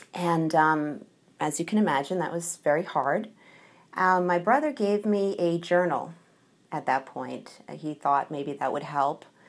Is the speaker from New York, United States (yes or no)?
yes; Brooklyn, New York, United States; This does not sound like the story of a young Cuban person growing up in Brooklyn.